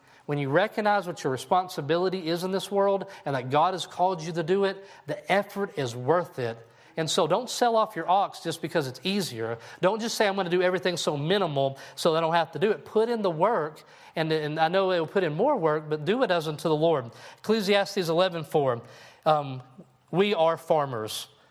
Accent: Harding, Kentucky, United States; We had a girl at our camp a few years ago from my hometown of Harding, Kentucky, and her parents have a huge watermelon farm.

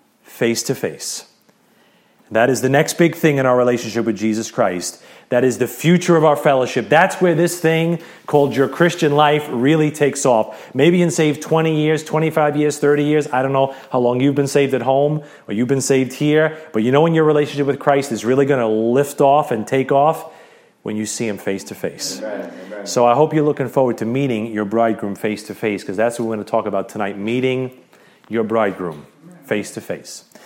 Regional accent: United States; I know as an American who, cares about the country, maybe dedicated time to the country

